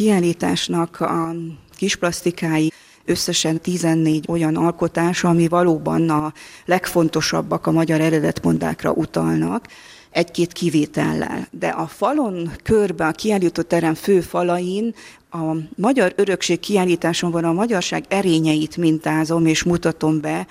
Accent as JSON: {"language": "Hungarian", "region": "Transylvania", "country": "Romania", "tie": "born or raised there", "said": "ott Erdélyben, az én szülőföldemen."}